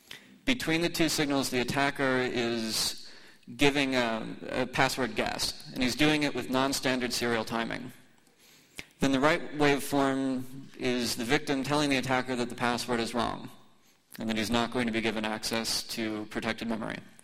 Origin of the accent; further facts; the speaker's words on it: Knoxville, Tennessee, United States; So I'm from Knoxville, Tennessee. It's a neighborly town. I'll soon be moving to Philadelphia, which is not quite so neighborly.